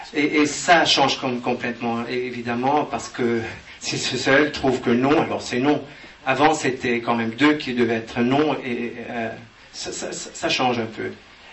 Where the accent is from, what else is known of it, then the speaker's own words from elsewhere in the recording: Switzerland; Chez nous en Suisse, et je ne sais pas si c'est semblable ici en Belgique